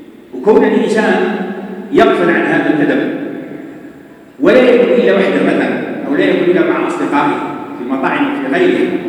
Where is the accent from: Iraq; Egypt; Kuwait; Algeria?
Algeria; وجدت في بعض المناطق، عندنا في الجزائر وفي غير الجزائر